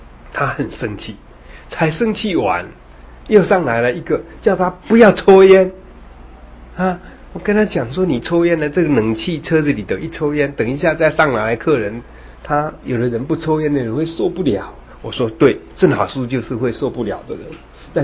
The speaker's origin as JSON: {"language": "Chinese", "region": "Yilan County", "country": "Taiwan", "said": "我说那句话好像我以为只有我们宜兰人才会才懂的"}